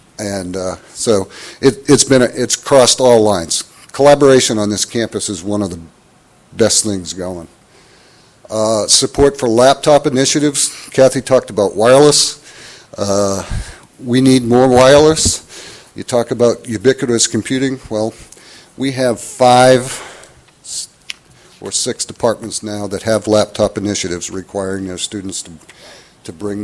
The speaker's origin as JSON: {"language": "English", "region": "Maine", "country": "United States", "said": "I mean, I grew up going to class 30 below because I'm from Maine."}